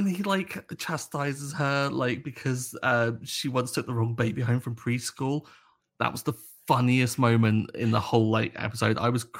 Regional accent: United Kingdom; Maybe I'm being very British here.

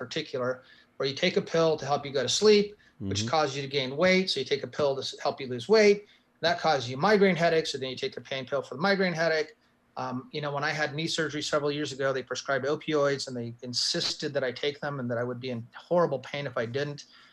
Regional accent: New Mexico, United States; And I've got, you know, a governor in my home state of New Mexico who's pushing for this.

